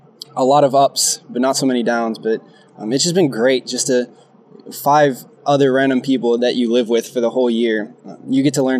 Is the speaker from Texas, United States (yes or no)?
yes; Houston, Texas, United States; now in Australia; I'm from Texas, from Houston.